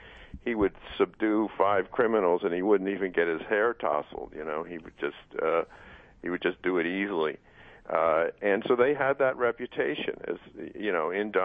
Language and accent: English; Baltimore, Maryland, United States; actually, that's where I was too, Danny. That I grew up in Baltimore.